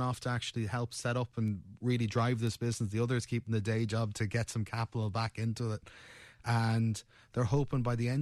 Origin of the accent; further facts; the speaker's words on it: Ireland; Hey, we're Irish, we like red stuff.